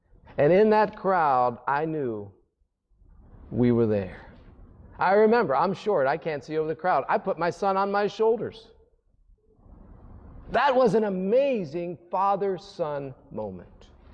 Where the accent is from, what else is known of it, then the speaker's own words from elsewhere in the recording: Ohio, United States; and I love LeBron, he's 40 minutes from my hometown, but he doesn't have six rings.